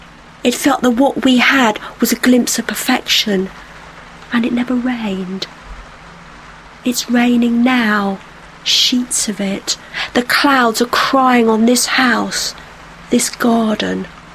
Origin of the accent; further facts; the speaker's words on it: Bristol, South West England, United Kingdom; it's about my hometown, Bristol.